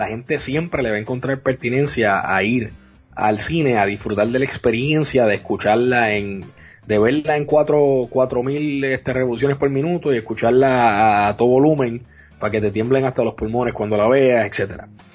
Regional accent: Puerto Rico; now in Dallas, United States; Cuando yo vine acá, que vengo con la idiosincrasia de Puerto Rico, que en Puerto Rico usted o va al cine o va a la playa, no hay mucho más nada que hacer.

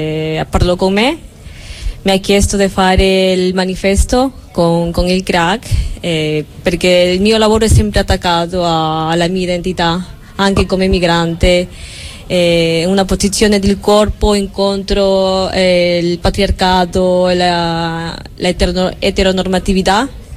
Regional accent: Peru; Italian is a second language; now in Italy; Sono peruviana, sì.

